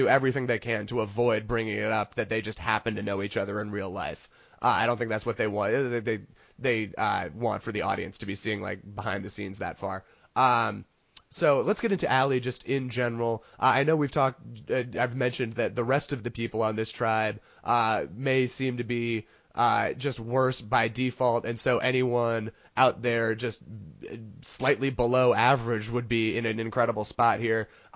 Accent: New England, United States; Yeah, I think this is going to sound so weird, especially because I'm from New England

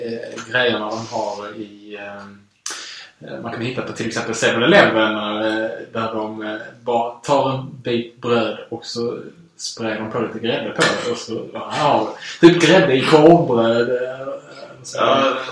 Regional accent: Sweden; Ja, det är en grej jag tänkte på när jag var där var att man som svensk kände som att man passade in ganska väl.

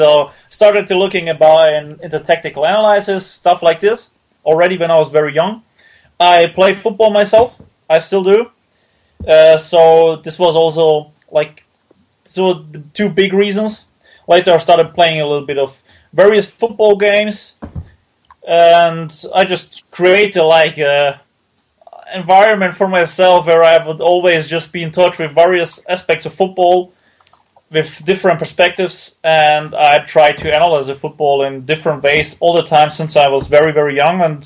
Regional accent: Austria; English is a second language; I'm from Austria.

